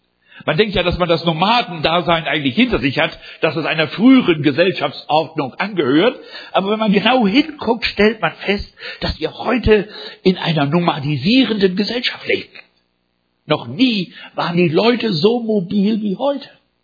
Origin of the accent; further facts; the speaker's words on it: Wilburgstetten, Bavaria, Germany; born there; also born or lived in Norden / Oldenburg / Hamburg; 10-mal umgezogen in meinem Leben. Wilburgstetten, mein Geburtsort. Und dann Norden in Ostfriesland. Und dann von Norden nach Oldenburg, innerhalb Nordens auch nochmal umgezogen. Dann nach Oldenburg, dort mit dem Studium begonnen.